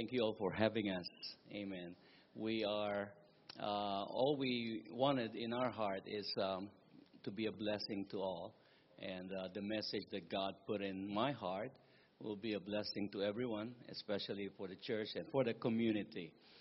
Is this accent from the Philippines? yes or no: yes; Philippines; now in New London, United States; And so here we are coming from the Philippines, and we answer the call.